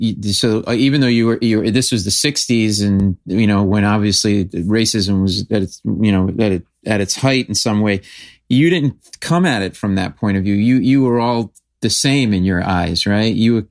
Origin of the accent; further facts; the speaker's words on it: New England, United States; I'm a Celtics fan. I grew up in New England, so I would have liked to see you on the Celtics.